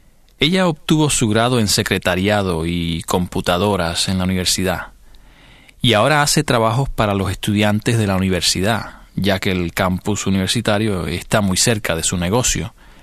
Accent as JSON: {"language": "Spanish", "town": "Arecibo", "country": "Puerto Rico", "said": "soy de Arecibo, Puerto Rico."}